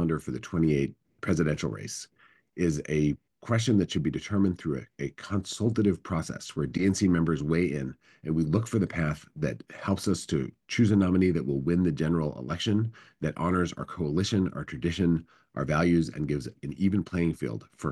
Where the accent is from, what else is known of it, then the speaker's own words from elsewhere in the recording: Wisconsin, United States; organizing in the progressive movement across the country and growing up in Wisconsin.